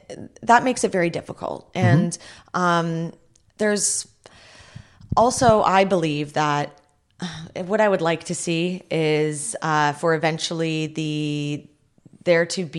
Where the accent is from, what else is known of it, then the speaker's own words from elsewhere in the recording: France; now in Canada; But, when I came from France, wine is embedded in their culture.